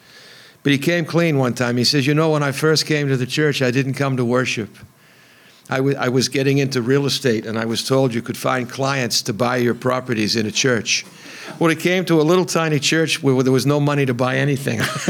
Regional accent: Boston, Massachusetts, United States; now in Philadelphia, United States; I said, well, I'm originally from Boston, sir. I'm now in the Philadelphia area.

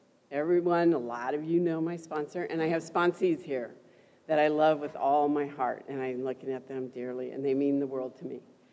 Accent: Palm Springs, California, United States; also born or lived in Lindsay; I was born in Lindsay, raised in Palm Springs. From the generation of lots of dope and hippies and hitchhiked cross country

